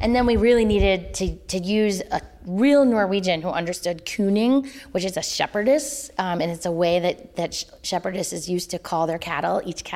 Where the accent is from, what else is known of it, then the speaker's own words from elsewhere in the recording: North Carolina, United States; I'm from North Carolina, so I have a love of the mountain music too.